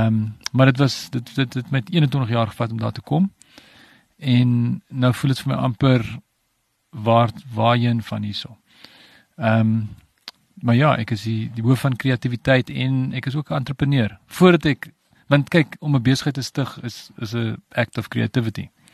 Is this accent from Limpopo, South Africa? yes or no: no; Stellenbosch, Western Cape, South Africa; born there; Ek is gebore in Stellenbosch in 1968, so dis 51 jaar terug, amper, 50 jaar terug.